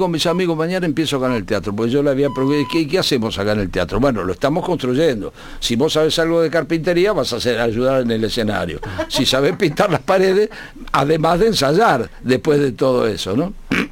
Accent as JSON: {"language": "Spanish", "region": "Buenos Aires", "country": "Argentina", "said": "yo soy del barrio de Retiro."}